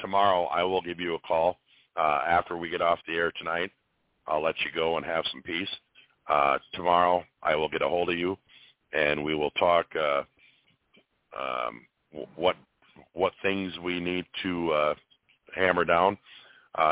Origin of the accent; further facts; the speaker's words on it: Minnesota, United States; I'm from Minnesota.